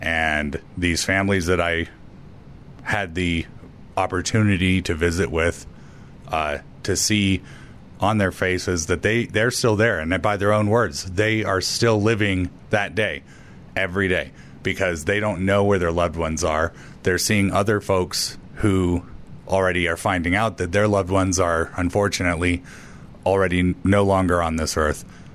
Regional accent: Franktown, United States; And I am a cowboy from Franktown.

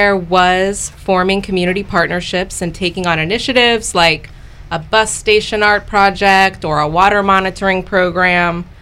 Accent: Triangle, Virginia, United States; born there; Yes, I was born in Triangle, which is right outside of Dumfries.

